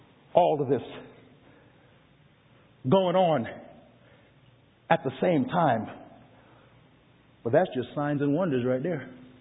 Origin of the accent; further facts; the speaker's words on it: the South, United States; I'm from the South. There's dead, then there's real dead.